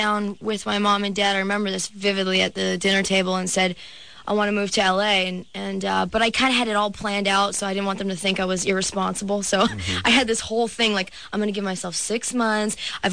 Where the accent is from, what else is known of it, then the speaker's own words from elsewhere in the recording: Canada; now in Los Angeles, United States; I'm from Canada, and I gave myself 6 months in L.A.